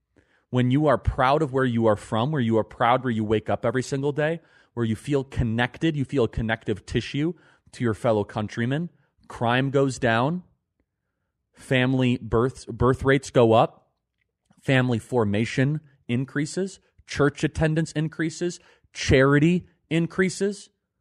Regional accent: Chicago, Illinois, United States; I'm from Chicago, and I love what Chicago used to be.

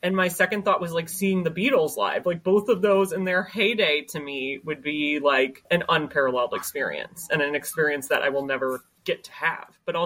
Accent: Amherst, Ohio, United States; And then I'm from Amherst. So my favorite place out that way is actually Krieg's Farm Market in Vermilion.

